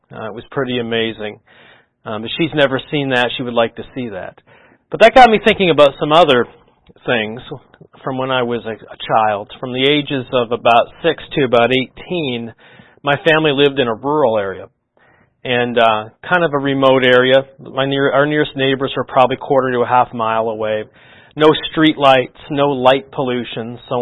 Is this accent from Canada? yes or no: yes; Southern Canada, Canada; even though I grew up in Canada, which is fairly far north, I was in southern Canada